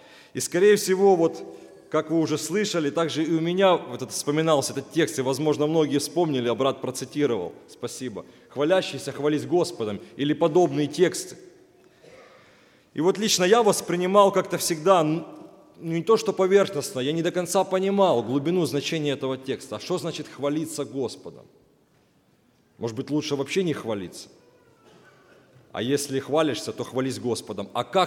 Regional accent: Mykolaiv, Mykolaiv Oblast, Ukraine; born there; now in Zhytomyr, Ukraine; я родился в Николаеве, но уже 8 лет живу в Житомире. Такая молодая семья у меня, жена из Житомира.

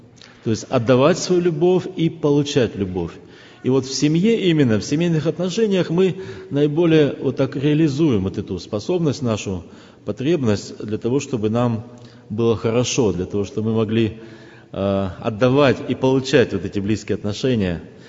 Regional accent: Chernivtsi, Chernivtsi Oblast, Ukraine; born there; first language Ukrainian; Russian is a second language; moved away; also born or lived in Kazakhstan / Moldova / Russia; Я родился в Западной Украине, в городе Черновцах. Я с удовольствием слышал проповедь на своей родной мове. Но вот потом мы уехали в Казахстан, потом в Молдавию, потом в Россию.

